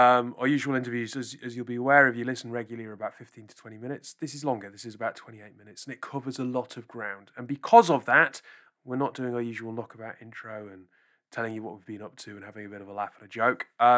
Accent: United Kingdom; There's not some pronunciation that me being British and kind of overlooking.

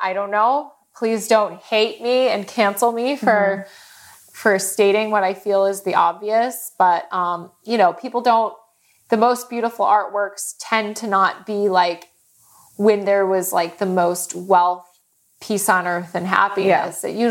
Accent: United States; it was the first time in a while where I felt defensive about being American.

